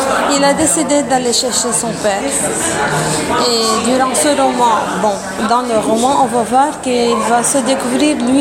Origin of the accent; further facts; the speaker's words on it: Lebanon; first language Lebanese Arabic; French is a second language; now in Canada; c'est surtout dans ma langue maternelle, la langue libanaise